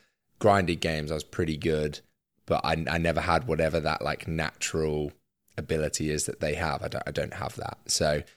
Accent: United Kingdom; We're British, after all.

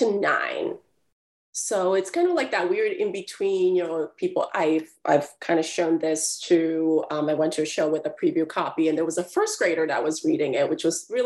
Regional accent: Philadelphia, Pennsylvania, United States; also born or lived in Hong Kong; now in New York, United States; So I was born in Hong Kong, and I kind of grew up there until the age of 9. And then my family had immigrated to Philadelphia, Pennsylvania, where I grew up there with my sister, and then later my brother was born.

